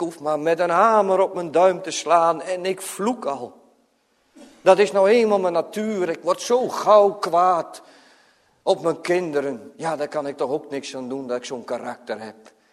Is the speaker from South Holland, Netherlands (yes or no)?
no; Urk, Flevoland, Netherlands; Ik kom van Urk, dat weet u wel.